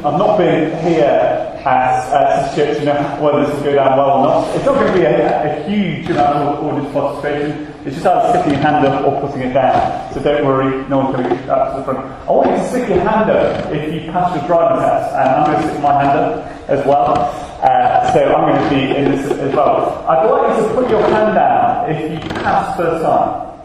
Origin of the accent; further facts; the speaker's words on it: Birkenhead, North West England, United Kingdom; So back in my hometown in Birkenhead